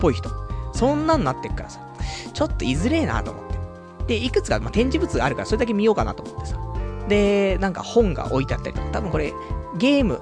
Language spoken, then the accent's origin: Japanese; Ikebukuro, Tokyo, Japan; 地元池袋に戻りね